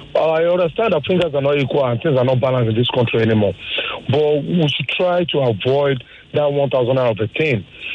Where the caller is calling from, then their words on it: Lekki, Lagos, Nigeria; I'm calling from Lekki.